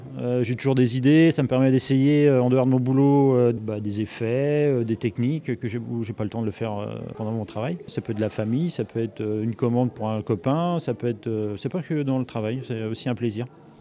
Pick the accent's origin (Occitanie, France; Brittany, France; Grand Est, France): Brittany, France; Belle-Île-en-Mer; je suis originaire de Belle-Île-en-Mer. Donc d'avoir les pieds dans l'eau, c'est un peu... C'est un peu le quotidien.